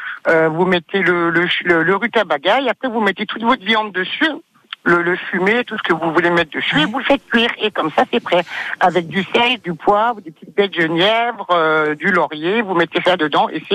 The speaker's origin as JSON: {"language": "French", "region": "Grand Est", "country": "France", "moved": "yes", "said": "Eh ben moi, je suis alsacienne et je vis dans le sud."}